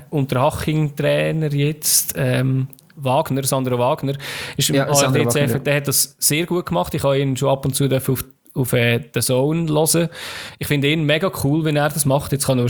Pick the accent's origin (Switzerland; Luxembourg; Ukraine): Switzerland; das kann ich leider nicht empfangen als Schweizer